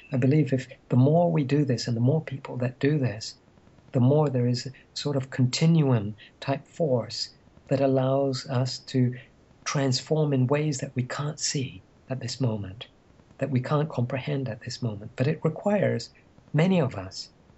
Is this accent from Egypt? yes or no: yes; Egypt; because I grew up in Egypt during a time when there was turmoil.